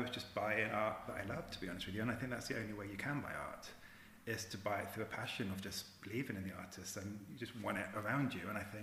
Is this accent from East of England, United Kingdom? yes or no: yes; Watford, East of England, United Kingdom; Greater London. Well, I consider it Greater London. It's Watford.